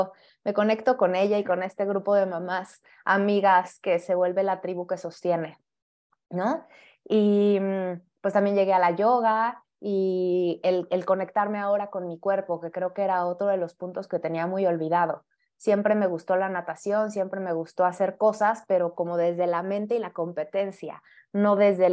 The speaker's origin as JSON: {"language": "Spanish", "region": "Mexico City", "country": "Mexico", "said": "Yo también soy de la Ciudad de México."}